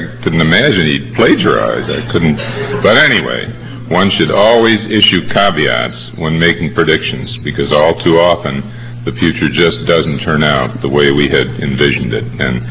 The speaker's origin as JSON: {"language": "English", "town": "Hinsdale", "region": "Illinois", "country": "United States", "tie": "born or raised there", "said": "the town that, for a while anyway, that I grew up in Hinsdale, Illinois"}